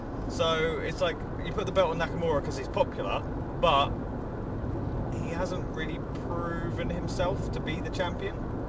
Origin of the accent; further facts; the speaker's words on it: England, United Kingdom; obviously, being English, we looked at it and went, Donald Trump, president, that will never happen.